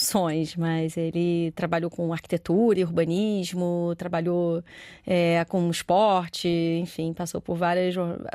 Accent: Rio de Janeiro, Brazil; born there; also born or lived in Paris / London / São Paulo / Phuket; Eu já morei em Paris, já morei em Londres, já morei em São Paulo. Claro, nasci no Rio de Janeiro, já morei na Tailândia, em Phuket, na Tailândia.

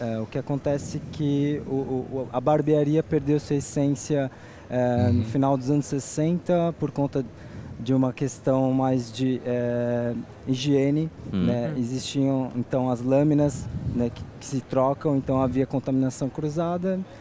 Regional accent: São Paulo, Brazil; born there; meu pai é português, né? Mas eu sou nascido em São Paulo.

